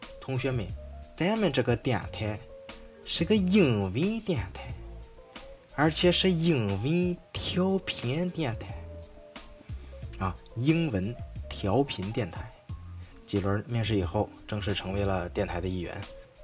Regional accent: China; 就是关于我们大陆人吃不起茶叶蛋这个事情啊

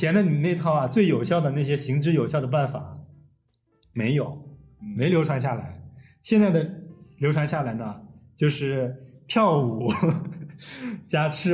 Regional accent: China; 我们中国人这么厉害

